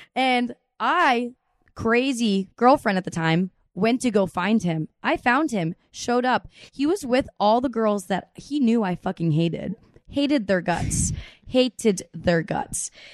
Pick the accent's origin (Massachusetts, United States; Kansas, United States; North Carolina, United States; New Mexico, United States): Massachusetts, United States; which I'm from Massachusetts. So Canada's not very far